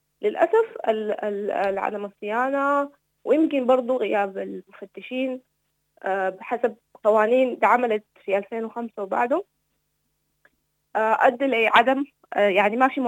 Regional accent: Sudan; كسودانيين، فحتى سميناه نيو سودان

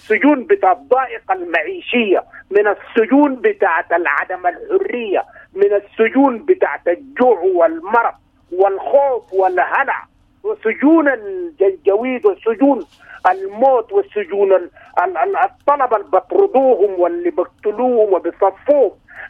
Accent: Sudan; إحنا شعب سوداني واحد

